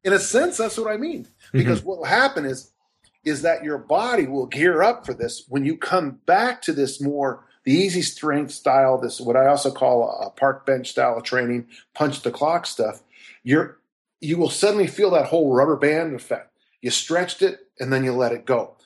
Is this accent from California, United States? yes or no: yes; California, United States; And then I grew up in California, so we have our own version of huge games.